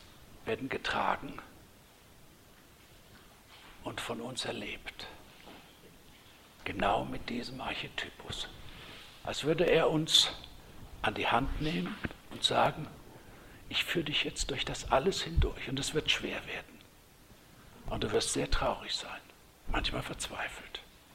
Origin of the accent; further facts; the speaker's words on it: Wittenberge, Brandenburg, Germany; born there; Und deshalb bin ich in Wittenberge zur Welt gekommen.